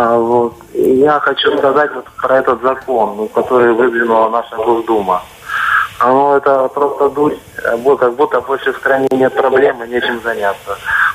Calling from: Omsk, Omsk Oblast, Russia; я звоню из Омска.

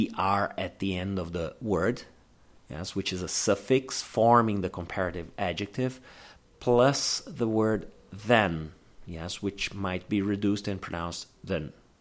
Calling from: Porto Alegre, Rio Grande do Sul, Brazil; English is a second language

